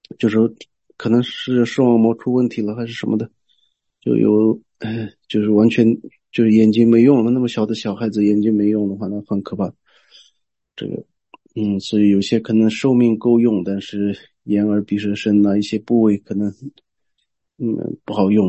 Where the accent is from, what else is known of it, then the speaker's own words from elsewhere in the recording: Golog, Qinghai, China; moved away; 2016、2017年的时候，我回去我们家乡果洛的时候，也有那种情况